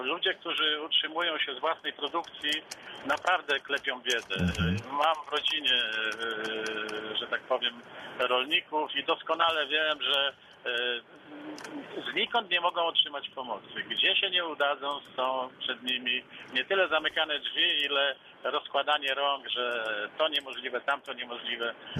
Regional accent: Nowa Sól, Lubusz Voivodeship, Poland; ponieważ jestem z Nowej Soli.

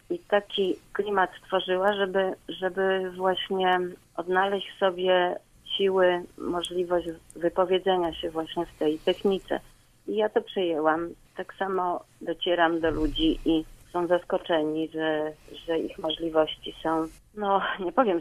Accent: Gorzów Wielkopolski, Lubusz Voivodeship, Poland; Jest to proste, ponieważ wychowałam się w tym miejscu.

